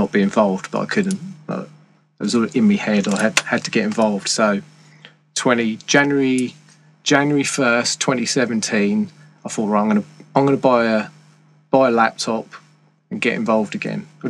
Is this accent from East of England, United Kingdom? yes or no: yes; Ipswich, East of England, United Kingdom; I'm from Ipswich.